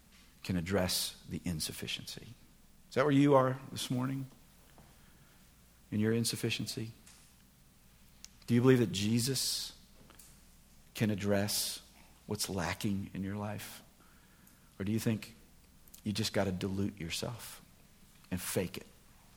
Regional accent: United States; and you know, growing up in America, what's the rule for eating? Finish everything on your plate.

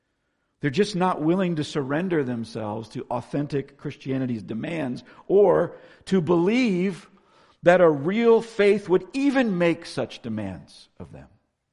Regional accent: Florida, United States; I grew up in Florida, and every once in a while we would, on a 95-degree day, make our way to the Gulf of Mexico

